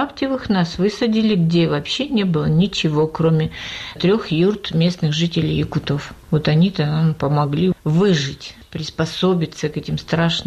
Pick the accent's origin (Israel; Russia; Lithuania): Lithuania; Я литовка, это без сомнения. Причастна к русской культуре и языку тоже без сомнения.